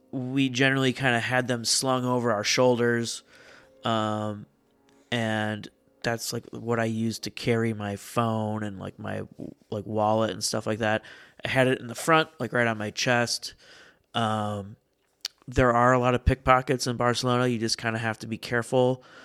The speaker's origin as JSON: {"language": "English", "country": "United States", "said": "if you've ever traveled to Europe or anywhere else overseas, as an American, we've probably talked about this on a show once or twice"}